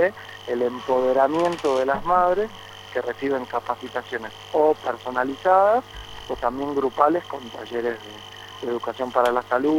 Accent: Buenos Aires, Argentina; now in Yacuy, Argentina; yo soy de Buenos Aires y junto con Luli, que también es de Buenos Aires, estamos viviendo en la comunidad de Yacuy.

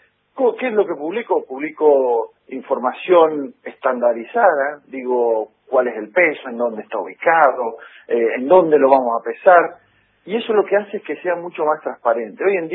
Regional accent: General Villegas, Buenos Aires Province, Argentina; yo soy de General Villegas y acá en General Villegas produzco con una empresa familiar Hacienda

